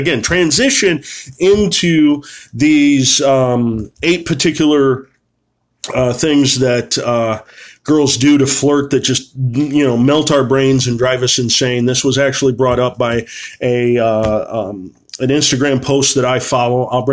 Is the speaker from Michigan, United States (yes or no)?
no; San Diego, California, United States; But I grew up in San Diego, California, so it's a Navy town.